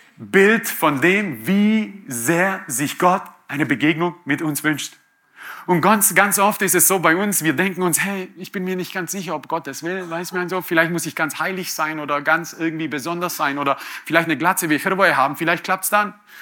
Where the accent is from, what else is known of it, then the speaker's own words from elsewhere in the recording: Croatia; Ich bin in einer patriarchalischen Gesellschaft aufgewachsen als Kroate.